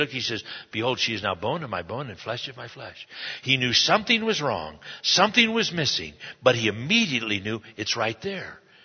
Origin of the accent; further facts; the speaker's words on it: Scotland, United Kingdom; I'm a Scotsman. I don't see many Scotsmen around here.